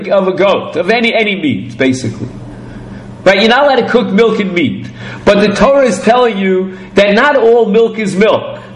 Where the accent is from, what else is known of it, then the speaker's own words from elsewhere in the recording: United States; accent: American; They may be very sensitive to my American accent.